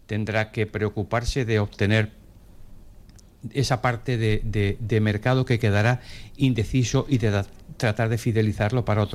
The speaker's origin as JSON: {"language": "Spanish", "region": "Canary Islands", "country": "Spain", "said": "como gran canario"}